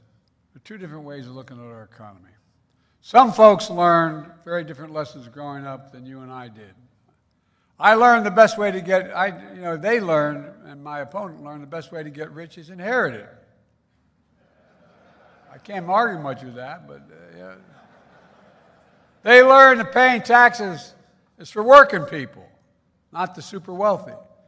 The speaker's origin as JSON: {"language": "English", "town": "Scranton", "region": "Pennsylvania", "country": "United States", "tie": "born or raised there", "also_born_or_lived": "Claymont, Delaware", "said": "But I grew up in Scranton, Pennsylvania, in Claymont, Delaware, working-class and middle-class towns"}